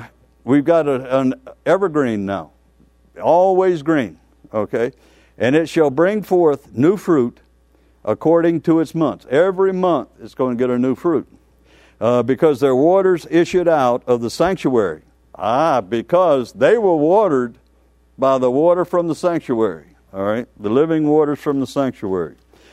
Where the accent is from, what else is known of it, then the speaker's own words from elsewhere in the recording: Louisiana, United States; I guess that I was raised in Louisiana, and we had brackish marsh, and things grow there in a salt marsh.